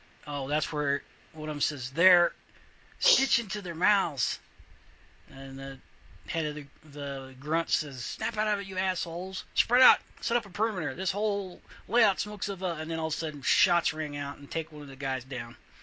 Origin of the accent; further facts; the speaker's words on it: United States; Well, I have to agree, but, you know, we're American.